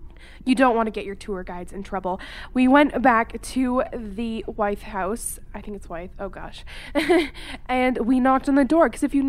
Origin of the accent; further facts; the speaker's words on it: Canada; One thing though, I am from Canada.